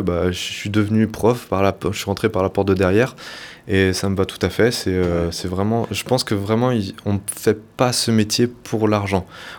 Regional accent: Auray, Brittany, France; also born or lived in Vannes; Moi, je suis breton. Je suis breton, et par contre, j'étais surtout sur la côte sud. Je suis né à Vannes, et j'ai vécu toute ma jeunesse à Auray, et j'ai migré vers le centre Bretagne.

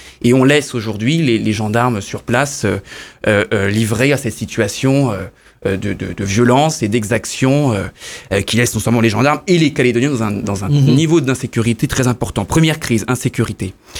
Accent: Lesneven, Brittany, France; qui est un village à 2 km de chez moi, à Lesnevin.

